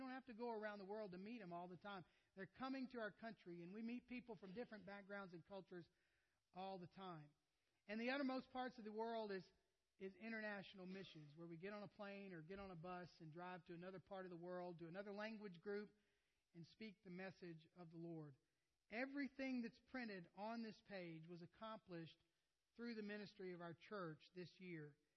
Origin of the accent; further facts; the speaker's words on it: New Orleans, Louisiana, United States; also born or lived in Houston; I said I was born in Houston, but I moved to New Orleans in sixth grade, and I haven't been out of South Louisiana since.